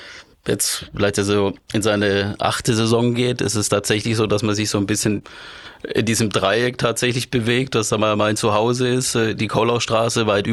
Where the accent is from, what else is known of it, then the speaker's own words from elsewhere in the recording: Neuenburg am Rhein, Baden-Württemberg, Germany; ich komme tatsächlich aus dem Ort, in Neuenburg am Rhein, da bist du fußläufig in 5 Minuten einfach am Rhein.